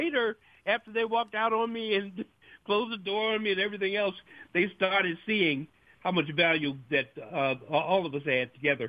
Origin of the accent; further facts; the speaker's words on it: Memphis, Tennessee, United States; I was raised in Memphis, Tennessee, and top jock in Memphis was a gentleman named Nat D. Williams, who also was my Sunday school teacher and my 12th grade history teacher.